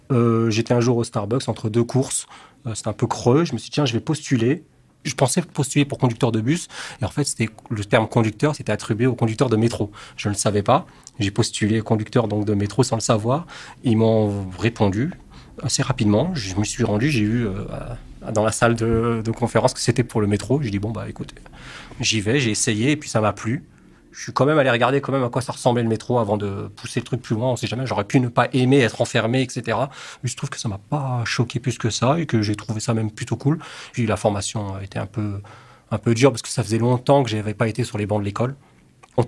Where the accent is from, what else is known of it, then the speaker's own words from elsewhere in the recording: Colombes, Île-de-France, France; J'ai grandi à Colombes, dans le 92.